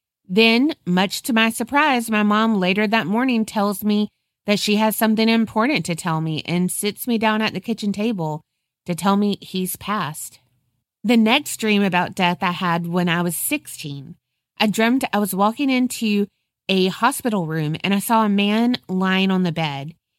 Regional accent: Texas, United States; now in Tennessee, United States; I'm a Texan who's transplanted to Tennessee.

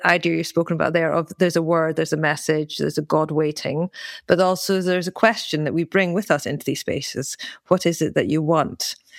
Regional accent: Aberdeen, Scotland, United Kingdom; I grew up in Aberdeen, so I'm very familiar with Scottish life.

